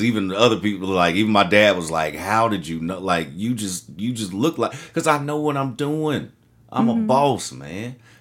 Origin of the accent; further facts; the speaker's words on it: Midwest, United States; I grew up in the country, honey.